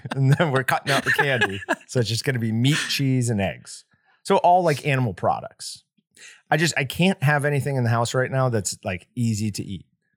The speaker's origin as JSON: {"language": "English", "town": "Niskayuna", "region": "New York", "country": "United States", "tie": "born or raised there", "said": "Niskayuna. That is the town I grew up in."}